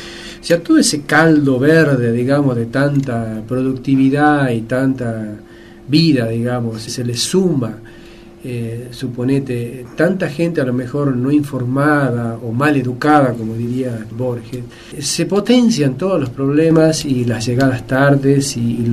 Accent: Argentina; Entonces, que aparte somos argentinos también, lo que aprendemos de Capital.

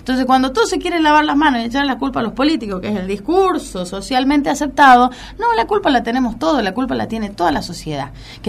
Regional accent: Argentina; la nuestra identidad real como latinoamericanos y como argentinos

